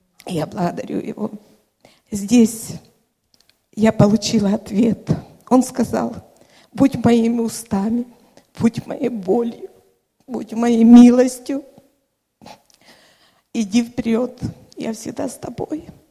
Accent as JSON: {"language": "Russian", "town": "Zaporizhzhia", "region": "Zaporizhzhia Oblast", "country": "Ukraine", "tie": "born or raised there", "moved": "yes", "lives_now": "Bologna, Italy", "said": "Я приехала из Болоньи, Италии. Сама я родом из Запорожья."}